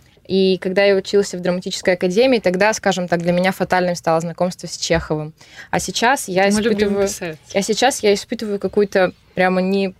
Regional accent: Italy; Russian is a second language; moved away as an adult; now in North Macedonia; я уехала из Италии и решила учиться и работать уже, скажем так, в другой части, поскольку я работаю и живу в Македонии, на Балканах

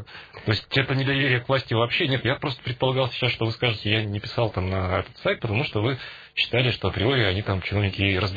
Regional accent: Perm, Perm Krai, Russia; А сфера влияния на принятие публичных решений у нас есть? У нас, пермяков.

